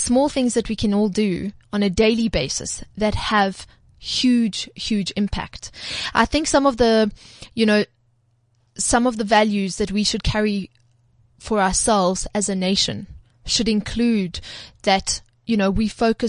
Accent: South Africa; I'm South African before I'm anything else.

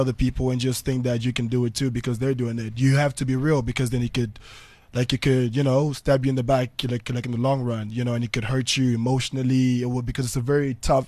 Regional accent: Kinshasa, DR Congo; I'm from the Congo, Kinshasa, the DRC.

